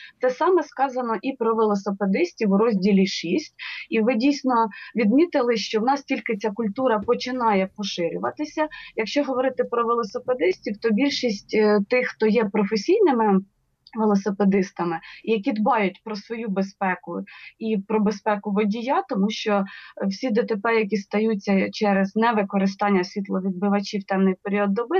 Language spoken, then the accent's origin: Ukrainian; Kropyvnytskyi, Kirovohrad Oblast, Ukraine; Зазначу, що ми з Кропивницького і реалізовуємо проект «Будь видимим»